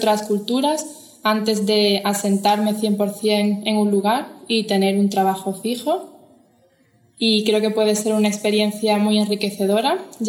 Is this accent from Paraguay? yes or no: no; Málaga, Andalusia, Spain; now in Innsbruck, Austria; tengo 22 años y soy de Málaga, una ciudad en Andalucía, en el sur de España. Y ahora mismo vivo en Innsbruck.